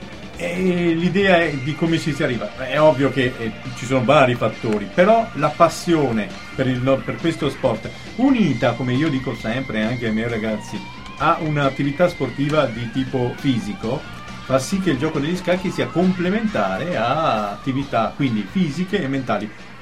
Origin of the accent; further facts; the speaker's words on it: Veneto, Italy; io vengo dal Veneto, forse vi sarete accorti di questo mio accento.